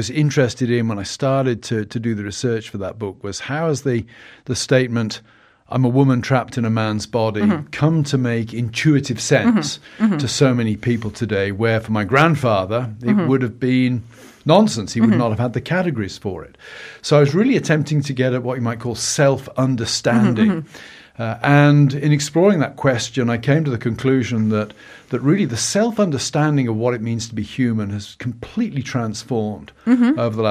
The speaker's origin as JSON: {"language": "English", "region": "South West England", "country": "United Kingdom", "tie": "born or raised there", "said": "I grew up in the West Country, mm-hmm."}